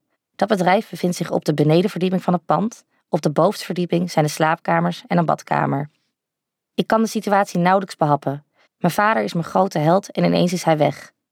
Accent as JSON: {"language": "Dutch", "town": "Laren", "region": "North Holland", "country": "Netherlands", "tie": "born or raised there", "said": "Ik groeide op in Laren met mijn ouders en mijn oudere zus Lisa."}